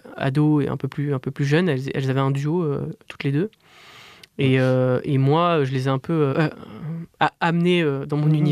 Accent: Bourgoin-Jallieu, Auvergne-Rhône-Alpes, France; Il gravite beaucoup autour de Bourgoin, de là d'où je viens.

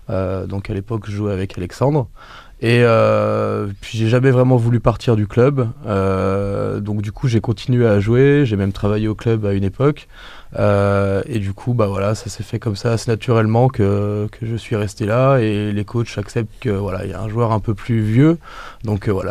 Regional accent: Bourg-en-Bresse, Auvergne-Rhône-Alpes, France; je suis originaire de Bourg, j'ai toujours joué à Bourg. Bon, maintenant, j'habite un peu plus loin, à la limite du Jura, mais voilà, j'ai toujours été à Bourg

